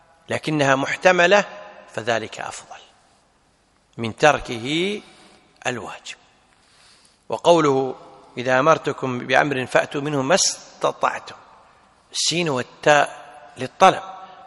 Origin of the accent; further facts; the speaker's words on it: Kuwait; عندنا في الكويت يسمونهم الصاعقة، صح؟